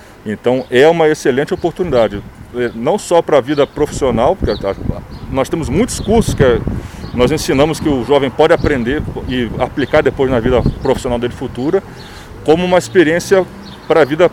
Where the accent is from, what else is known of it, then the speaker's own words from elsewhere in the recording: Brazil; Então, vocês são brasileiros, eu sou brasileiro, então a gente trata todo mundo como irmão.